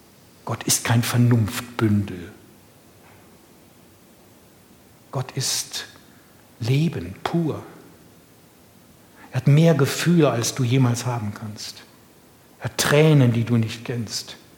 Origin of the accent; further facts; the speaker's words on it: Bückeburg, Lower Saxony, Germany; Ich bin aufgewachsen in Bückeburg, in dieser kleinen Baptistengemeinde, geprägt durch ostpreußische, pietistisch geprägte, quietistisch sonstige Menschen.